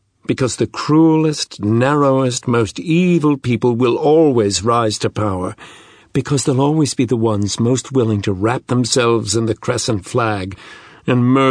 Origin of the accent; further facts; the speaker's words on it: United States; It's what I learned from growing up in America.